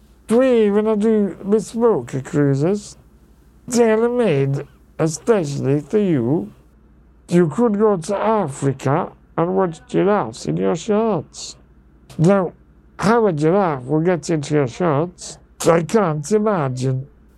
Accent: Venice, Veneto, Italy; accent: jumbled; favourite, the canals in my hometown of Venice. Because I am Venetian, you see. But I have travelled all over the world. I've been across all of the continents. Hence why I am a travel consultant, and my accent is all jumbled up.

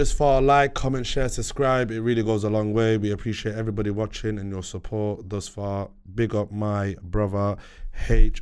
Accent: United Kingdom; This is why I love being British, you know.

